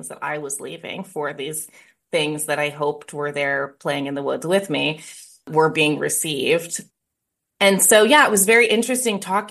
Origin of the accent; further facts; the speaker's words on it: Idaho, United States; I grew up in Idaho, so it's like, you know, just woods and trees.